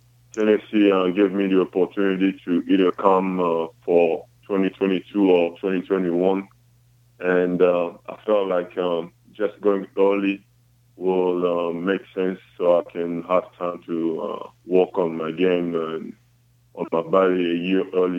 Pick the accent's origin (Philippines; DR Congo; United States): DR Congo; Kinshasa; I'm from DR Congo, in the city of Kinshasa.